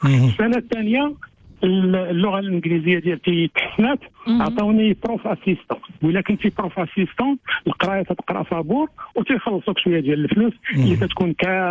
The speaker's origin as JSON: {"language": "Arabic", "town": "Marrakesh", "region": "Marrakesh-Safi", "country": "Morocco", "also_born_or_lived": "Rabat", "moved": "as an adult", "lives_now": "United States", "said": "أنا أصلا من اصلا من مراكش ومن اللي خديت البكالوريا في العلوم التجريبيه مشيت للجامعه محمد الخامس في الرباط"}